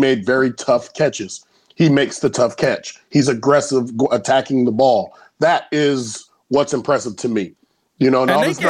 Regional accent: California, United States; because, you know, I'm from California, the show me state, you know, until you show me something, you've done nothing.

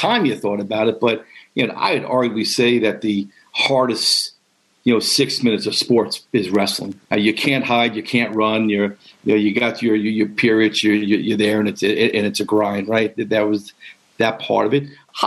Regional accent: New York, United States; Back where I grew up on Long Island, the New York Rangers, that was their home ice.

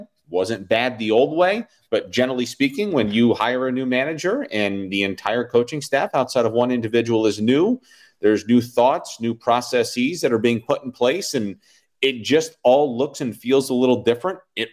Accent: New York, United States; somebody that I really look up to growing up in New York. You know, no secret, I grew up a Mets fan because I would listen to them on the radio.

